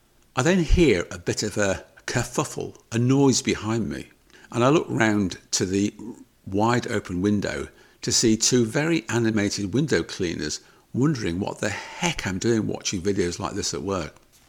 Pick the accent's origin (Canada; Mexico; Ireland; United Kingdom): United Kingdom; now in United States; I'm a Brit living in the USA